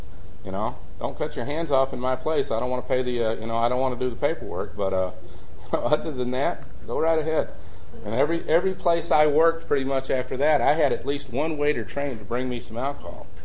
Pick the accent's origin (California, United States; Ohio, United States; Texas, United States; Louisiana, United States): Texas, United States; As I said, I grew up in Texas.